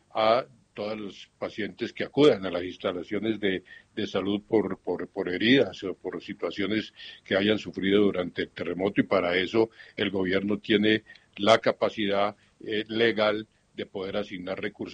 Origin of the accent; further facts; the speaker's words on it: Cali, Valle del Cauca, Colombia; moved away; Yo mismo soy de Cali, ahorita no vivo en Cali, pero yo mismo soy de Cali y trabajé mucho tiempo en el gobierno en salud de Cali